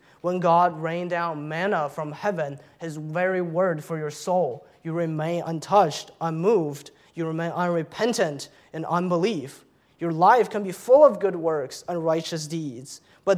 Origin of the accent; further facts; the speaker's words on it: New York City, New York, United States; As a New Yorker, as a New York Yankees fan, I am very angry.